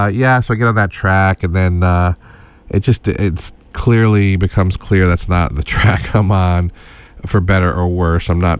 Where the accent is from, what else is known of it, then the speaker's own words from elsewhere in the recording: Schenectady, New York, United States; It resonated with my own experience of other working class people I grew up with in Schenectady, New York, and around there.